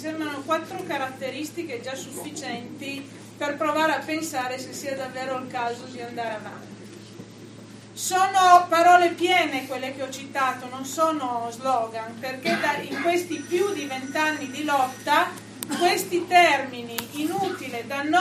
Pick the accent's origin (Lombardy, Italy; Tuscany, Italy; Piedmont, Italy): Piedmont, Italy; non siamo della Val di Susa, siamo della Val Sangone, che è l'altra valle meno nota